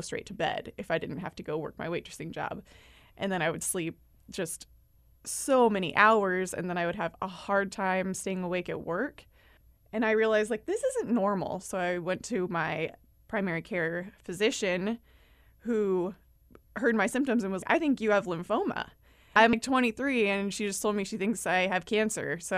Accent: California, United States; I'm a local. I grew up here on the Central Coast.

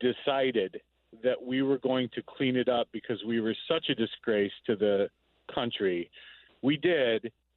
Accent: Ohio, United States; now in Des Moines, United States; I grew up on America's dirtiest river, the Cuyahoga River in Ohio.

